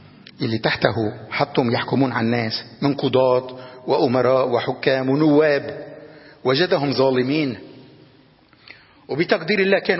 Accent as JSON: {"language": "Arabic", "country": "Lebanon", "said": "صار عندنا في لبنان السياسي له احترامه بخلاف المشايخ والعلماء"}